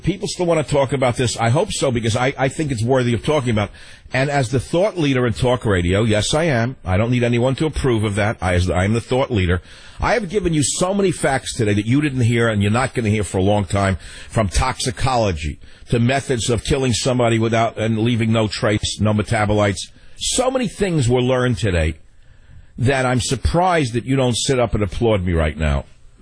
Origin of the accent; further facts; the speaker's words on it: Queens, New York, United States; He grew up in the same kind of lower middle class milieu I grew up with in Queens, in a different part of Queens. An attached brick house.